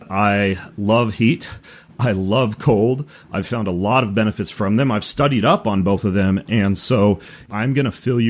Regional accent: Idaho, United States; You know, I grew up in North Idaho, you know, playing tennis and hiking and chasing rattlesnakes

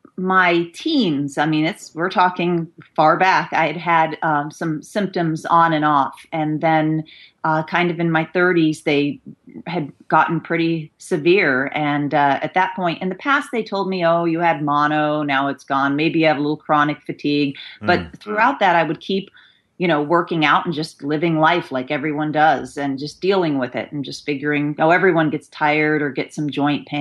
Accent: Midwest, United States; I grew up in the Midwest, but it was a little towards the east, you know, edge.

